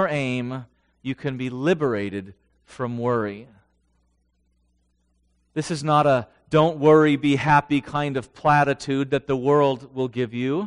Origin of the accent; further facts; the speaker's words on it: San Diego, California, United States; In Carlsbad, I'm from San Diego, And in North County is a city called Carlsbad